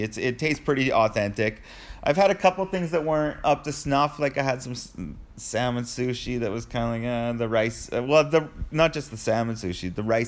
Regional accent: Canada; now in Australia; I didn't want to give up my Canadian citizenship. I'm proud Canadian.

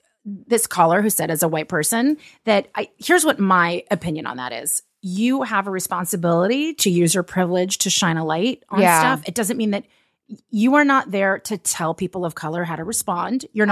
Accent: Los Angeles, California, United States; I've never really experienced like personal anti-Semitism. I'm from Los Angeles.

